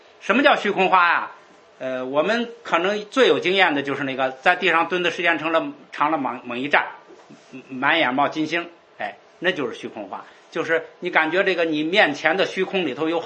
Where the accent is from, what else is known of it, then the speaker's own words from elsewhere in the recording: China; 右膝着地跟我们中国人是五体投地，是吧？中国人磕头